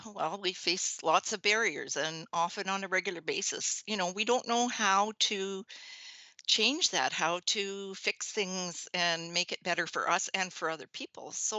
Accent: Sioux Lookout, Ontario, Canada; born there; I was born in Sioux Lookout. Actually, where we lived was on a lands and forest base.

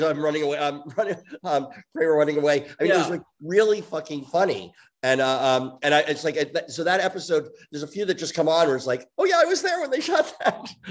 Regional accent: New York, United States; My dad used to tell us when I was young, because I grew up in New York

